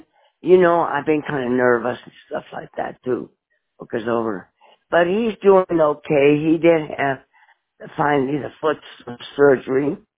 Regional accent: Las Cruces, New Mexico, United States; born there; Mm-hmm. I was born in 1930. I was born here in Las Cruces.

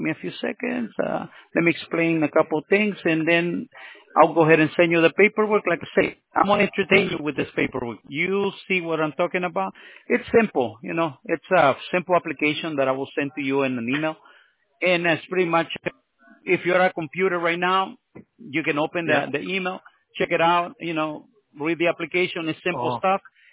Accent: Los Angeles, California, United States; I grew up on downtown. I grew up right there on Alvarado and Olympic, because my family are Hispanic.

